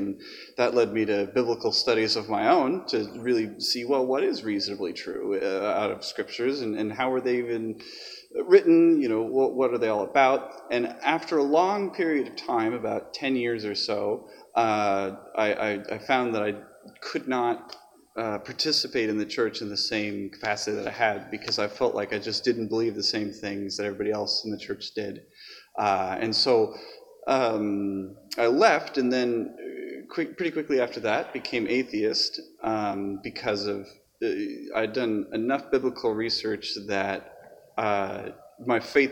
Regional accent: Ketchikan, Alaska, United States; And so I'm from Ketchikan, Alaska, and I've lived there for 15 years as he was leaving the Coast Guard and as he retired.

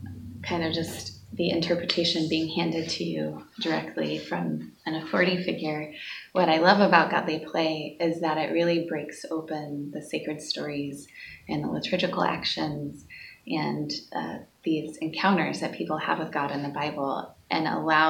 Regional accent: Nashville, Tennessee, United States; Well, I was raised in Nashville, Tennessee, and church was always a part of my life.

